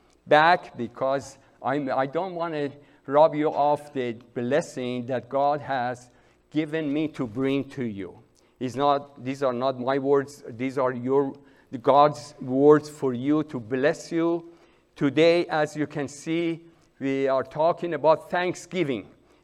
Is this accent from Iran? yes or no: yes; Iran; moved away; I'm Persian. I came from Iran in 1975. And as a Muslim, I lived as a Muslim for 49 years till Christ came after me.